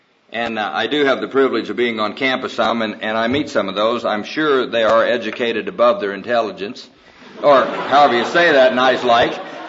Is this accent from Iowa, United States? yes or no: yes; Iowa, United States; When I was raised in Iowa, and I was working for a farmer who, over the years, has accumulated quite a bit of money